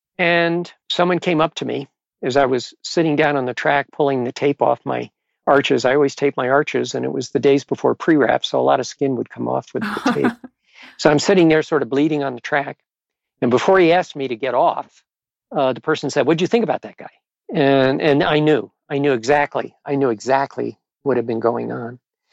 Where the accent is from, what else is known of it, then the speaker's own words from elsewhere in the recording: United States; geez, I'm an American, but give me a break.